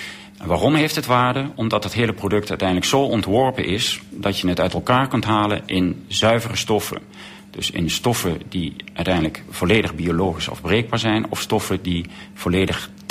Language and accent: Dutch; Limburg, Netherlands; of ik ben opgegroeid in Zuid-Limburg. En het is een vrij mooie omgeving.